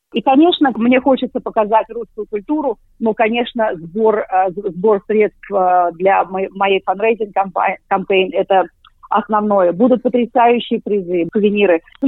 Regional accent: Russia; Я горда вообще тем, что я родилась и выросла в России, что я русский человек

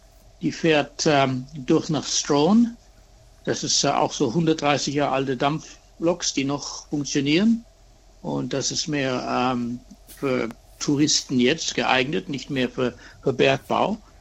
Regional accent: Adelaide, South Australia, Australia; German is a second language; Aus Adelaide, ja. Ich bin in Adelaide geboren. Mein Vater war Deutscher und meine Mutter ist Russe. Aber meine Mutter ist in Deutschland geboren worden. Aber mein Großvater war Russe.

